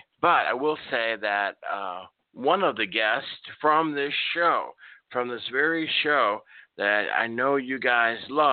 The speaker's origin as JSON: {"language": "English", "region": "Nebraska", "country": "United States", "tie": "born or raised there", "also_born_or_lived": "Chicago", "moved": "yes", "lives_now": "Oklahoma, United States", "said": "I was born in Chicago, and then about age 8, we moved out, the family moved out to Nebraska, where I was raised, and then since moved to Oklahoma."}